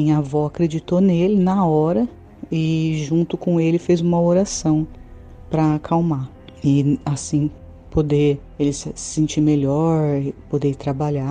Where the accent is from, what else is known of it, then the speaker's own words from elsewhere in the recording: São Paulo, Brazil; sou do interior de São Paulo